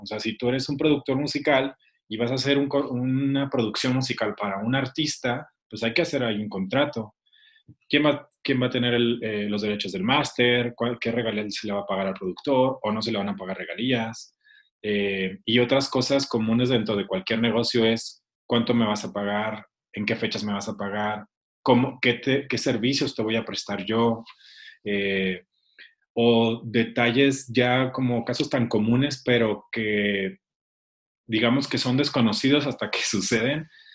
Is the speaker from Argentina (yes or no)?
no; Chihuahua, Mexico; Yo soy de Chihuahua, la estudié en Monterrey.